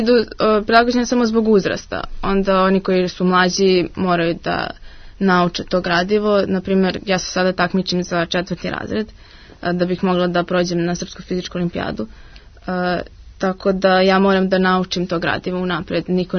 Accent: Serbia; kod nas u Srbiji do državnog takmičenja mi nemamo uopšte eksperiment

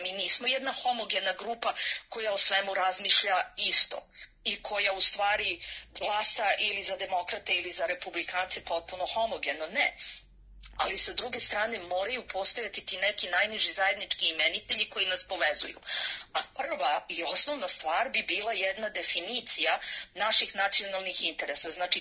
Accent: United States; Ja lično kao Amerikanka ili moj tim Amerikanaca ili Srbo-Amerikanaca ovde nije.

